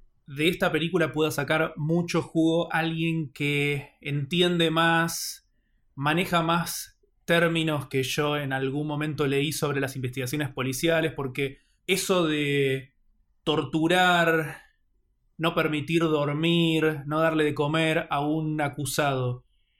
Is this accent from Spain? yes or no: no; Argentina; viéndola como argentino